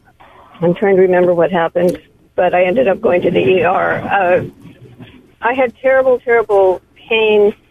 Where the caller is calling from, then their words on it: Santa Cruz, California, United States; I'm in Santa Cruz.